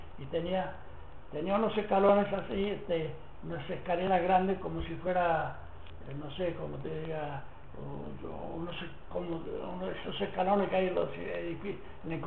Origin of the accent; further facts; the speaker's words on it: Mataró, Catalonia, Spain; born there; also born or lived in Barcelona; Yo nací en Mataró, que era a 50 kilómetros de Barcelona, pero